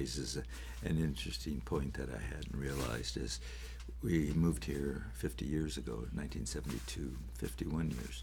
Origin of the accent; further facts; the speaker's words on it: Browns Point, Washington, United States; I'm from Browns Point. I'm from Dash Point.